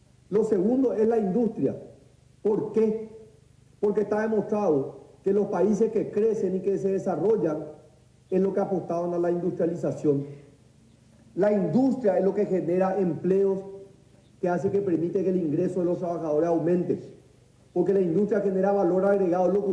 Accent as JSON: {"language": "Spanish", "country": "Paraguay", "said": "Porque si nosotros nos llamamos paraguayos, si nosotros somos la República del Paraguay"}